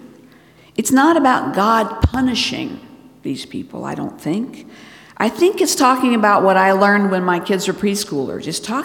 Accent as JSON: {"language": "English", "country": "Bangladesh", "tie": "born or raised there", "said": "And in the Bengali Bible that I grew up with in Bangladesh, it says, how long will you stand with your feet in two boats?"}